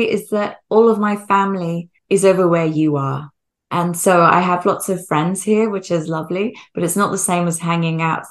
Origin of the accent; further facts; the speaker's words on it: Australia; So if I come over from Australia now where it's about 30 degrees